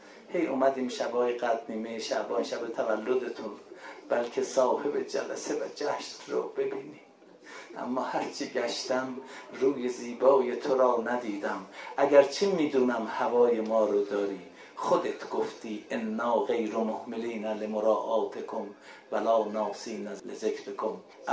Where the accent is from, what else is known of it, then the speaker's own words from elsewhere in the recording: Iran; گفتم من دانشجو ایرانی هستم